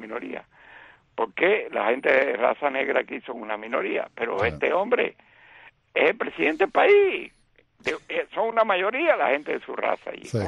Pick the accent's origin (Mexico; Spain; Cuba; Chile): Cuba; born there; Porque yo nací en Cuba.